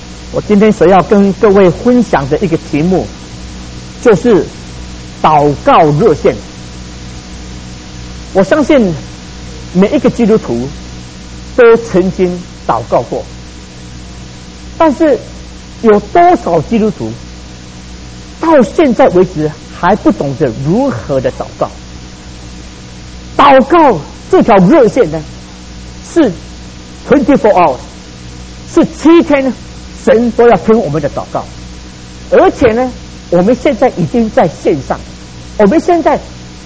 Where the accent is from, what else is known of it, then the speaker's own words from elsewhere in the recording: Hsinchu, Taiwan; moved away as an adult; now in United States; 我记得我小时候，我们住在乡下，我们乡下哈只有一支电话。那如果从台北啊打电话到新竹的时候啊